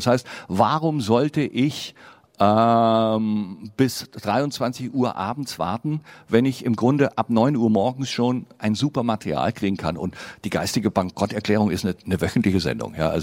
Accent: Rhineland, Germany; Und wie es bei uns im Rheinland heißt, zynisch und menschenverachtend.

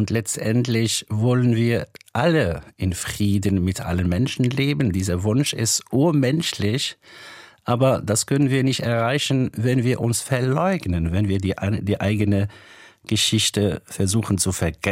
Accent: Tlemcen, Tlemcen Province, Algeria; Das habe ich schon als Kind mit 5 oder 4 in der Koranschule in Algerien, in Tlemcen, kennengelernt.

